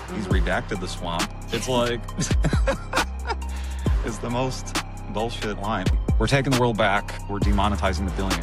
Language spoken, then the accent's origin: English; Chicago, Illinois, United States; Born and raised in Chicago.